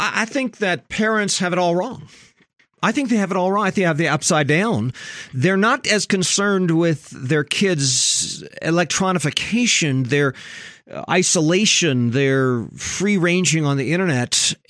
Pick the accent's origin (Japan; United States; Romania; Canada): Japan; I grew up on Sandlots, actually mostly in Japan because we were missionary kids.